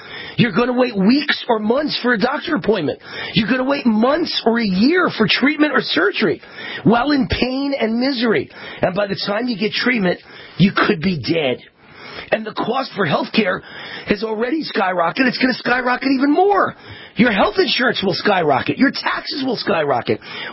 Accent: Las Vegas, Nevada, United States; And Exhibit A is my hometown of Las Vegas.

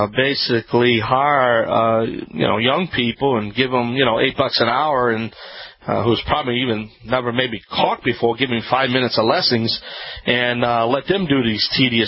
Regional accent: Louisiana, United States; from the Bayou Land

